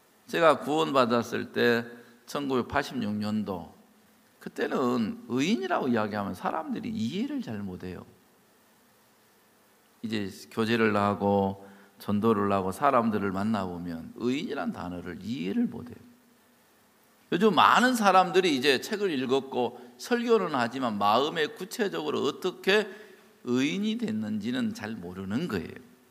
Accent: Gokseong, South Jeolla, South Korea; 저는 사실 발음을 잘 못합니다. 왜냐하면 저는 이제 전라도 전라남도 곡성이 고향입니다. 근데 제가 이제 발음이 이제 별로 안 좋아요.

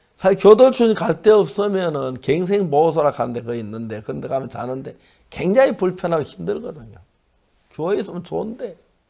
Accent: Seonsan, North Gyeongsang, South Korea; 내 고향이 선산인데

